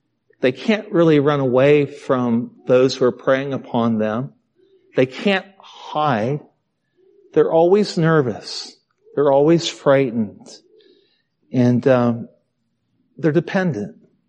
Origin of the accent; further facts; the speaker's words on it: Ohio, United States; Now, like I said before, I grew up in Ohio with cattle.